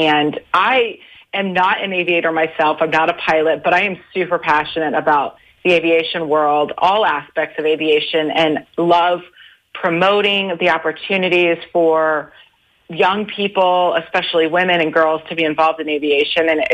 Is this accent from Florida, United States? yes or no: yes; Florida, United States; I grew up in Florida, and of course, you know, if you grew up in Florida, you remember the shuttle program and going to NASA on school field trips and experiencing all that.